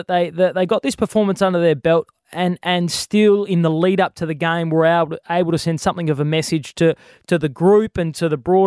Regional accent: Adelaide, South Australia, Australia; I was on a text message with a few Adelaide supporters, that being my hometown, and their thoughts on Isaac Rankin.

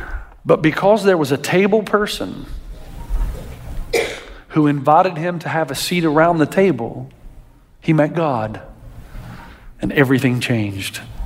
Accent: United States; It's the 4th of July. I'm an American. Where's my hamburger?

